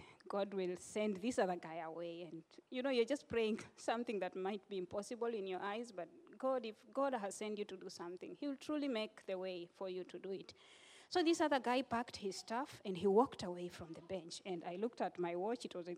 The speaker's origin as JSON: {"language": "English", "country": "Kenya", "said": "I tell him I come from Kenya."}